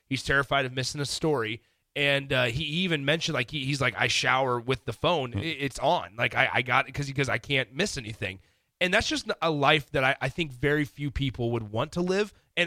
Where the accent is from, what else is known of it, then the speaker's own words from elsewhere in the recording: Nebraska, United States; once we found out that I was from Nebraska, we started to talk a little bit.